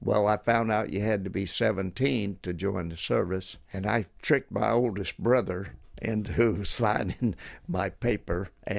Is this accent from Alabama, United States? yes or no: yes; Birmingham, Alabama, United States; born there; I grew up, I guess you could say, in all kind of states. I was a country boy. I was born in Birmingham, Alabama.